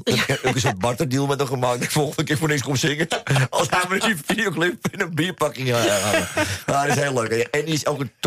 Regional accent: Amsterdam, North Holland, Netherlands; In de Jordaan.

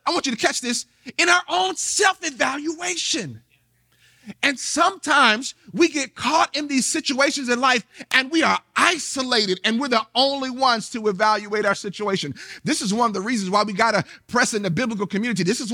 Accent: Hillsborough, United States; I'm from Hillsborough. I'm a little country boy.

